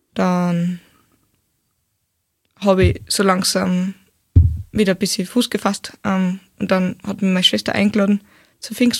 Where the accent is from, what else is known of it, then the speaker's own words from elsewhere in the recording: Steyr, Upper Austria, Austria; ich bin aus Steyr, 19 Jahre und gehe noch in die Schule.